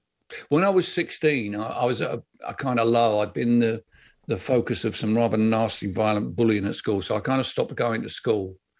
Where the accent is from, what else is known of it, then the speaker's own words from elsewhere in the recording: London, United Kingdom; growing up in London in the 70s, I was well aware of racism.